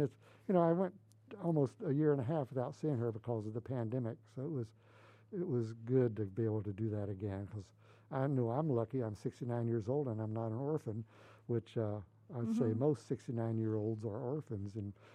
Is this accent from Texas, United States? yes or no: yes; Port Arthur, Texas, United States; Well, I grew up in Port Arthur, Texas. That's southeast Texas, just on the Texas-Louisiana border.